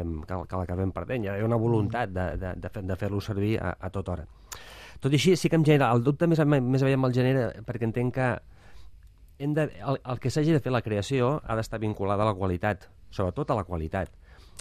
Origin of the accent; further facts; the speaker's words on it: Sant Sadurní d'Anoia, Catalonia, Spain; Jo soc de Sant Sadurní d'Anoia